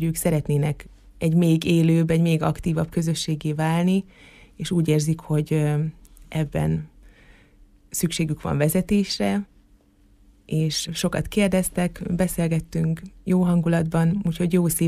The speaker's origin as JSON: {"language": "Hungarian", "region": "Borsod-Abaúj-Zemplén", "country": "Hungary", "said": "Én erről a környékről származom egyébként, erről a vidékről"}